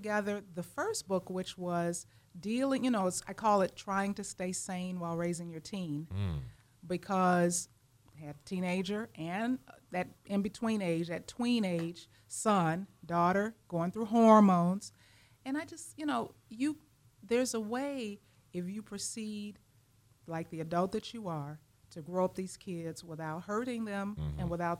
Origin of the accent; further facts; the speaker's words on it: Chicago, Illinois, United States; I grew up in Chicago. I'm a Chicago girl.